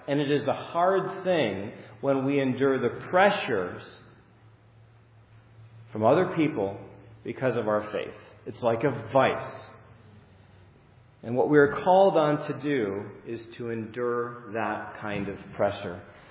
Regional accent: Mackinac City, Michigan, United States; because I'm from Mackinac City, Michigan

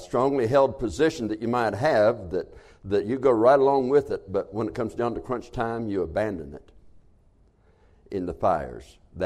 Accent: United States; born there; I did not have a choice in being American. I was born here, but I'm glad I am.

